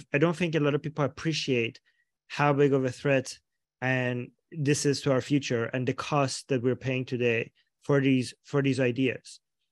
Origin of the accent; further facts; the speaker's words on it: Iran; I grew up in Iran. I grew up in a very liberal family, extremely liberal, but in a very conservative society.